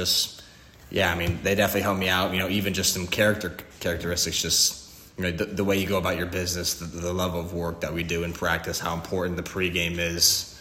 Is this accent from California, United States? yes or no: yes; California, United States; now in Florida, United States; So I was born in California and, you know, started playing baseball when I was three. And, yeah, obviously being in California, the Dodgers were my team.